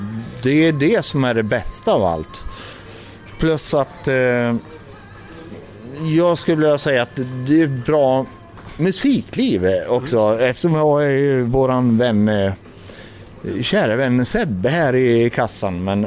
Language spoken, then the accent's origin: Swedish; Norrland, Sweden; moved away as an adult; also born or lived in Göteborg; now in Floby, Sweden; flyttade till Göteborg 98. Och innan dess så är jag född 74. Så att jag har bott i Norrland så ända tills 98 då. Och så bodde jag i Göteborg. Men 2015 då fastnade jag för Floby.